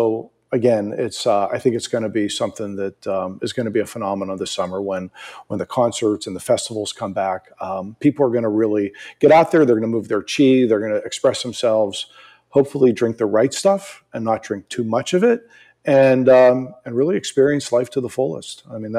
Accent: East Coast, United States; You know, I'm originally from the East Coast.

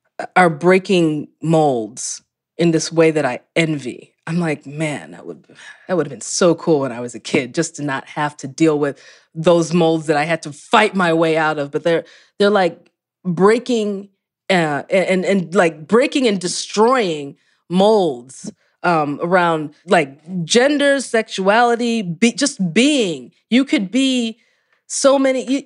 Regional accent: United States; And I'm saying this as an American.

